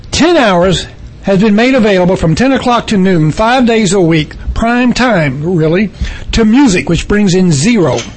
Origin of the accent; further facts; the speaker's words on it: New York, United States; I'm from New York. I listen to WBAI.